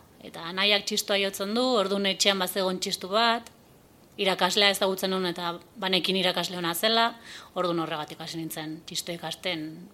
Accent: Bera, Navarre, Spain; Beti bizi zan ez beran orduan, alde hortatik gustura.

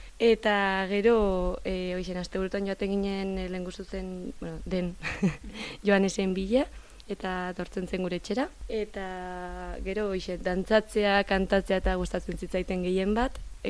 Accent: Elizondo, Navarre, Spain; also born or lived in Lekaroz; ni sortu nintzen Lekarozen, Lekarozko etxe arraspoit batean, baino bos urte inguru genituen hor, eta gero amatxiltzela bere neraiten sortetxera bueltatu ginen Elizondora. Eta hoxen sortu nintzen otxeila hogeita zazpi batean, Lekarozko inauterietan.

